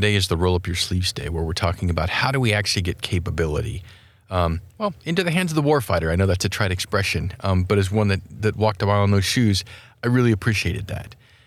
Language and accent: English; Wyoming, United States; I like my home state of Wyoming